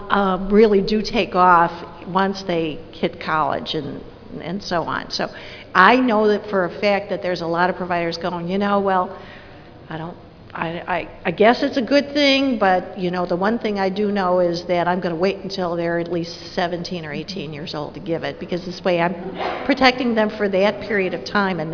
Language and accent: English; Chicago, Illinois, United States; from Chicago